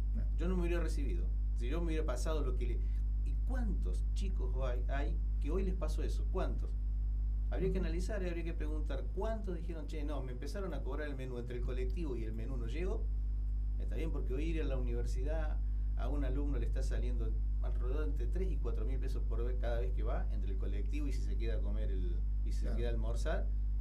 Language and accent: Spanish; La Carlota, Córdoba, Argentina; Yo cuando me vine a estudiar de La Carlota, venía a dedo